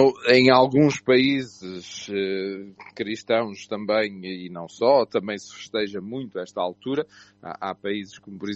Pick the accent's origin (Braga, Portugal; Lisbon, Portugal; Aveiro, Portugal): Braga, Portugal; Bom, eu sou de Braga